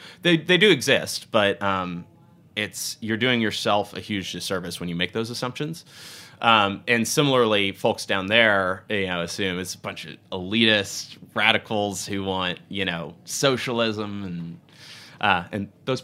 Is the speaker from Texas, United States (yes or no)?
yes; Houston, Texas, United States; moved away as an adult; I grew up in Houston, and then I came to Connecticut for college, and immediately everybody said, oh, you know, do you own a horse? Where's your cowboy hat?